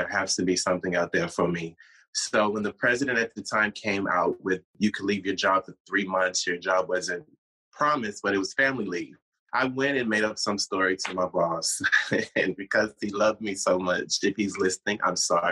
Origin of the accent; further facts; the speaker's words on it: Austin, Texas, United States; Well, I'm from Austin, Texas.